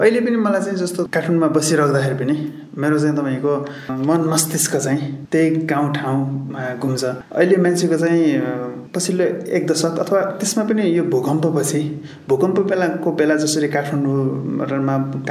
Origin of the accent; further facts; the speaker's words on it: Lumbini Province, Nepal; also born or lived in Kathmandu; सबभन्दा पहिला म गुल्मी बरिटक्सारमा जन्मेँ र अहिले चाहिँ रुरुगा गाउँपालिका भन्छ त्यहाँको रानीवास, त्यहाँबाट मैले एसएससी सकेँ अनि पछि म काठमाडौँ आएर पढेँ।